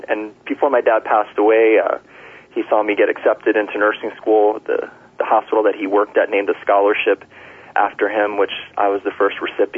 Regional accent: Miami, Florida, United States; also born or lived in New York; from I think around 1968 when we moved to Miami from New York till he passed away in 1990. So I grew up kind of sometimes going to work with my dad

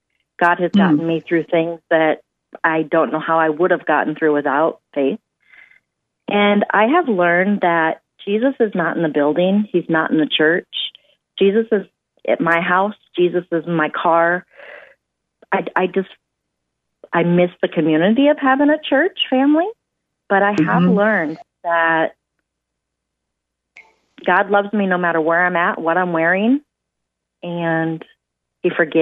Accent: Webster City, Iowa, United States; I graduated from high school in Sioux City, Iowa, and I did move back to my hometown of Webster City, Iowa, and raised my kids there in that area of Iowa

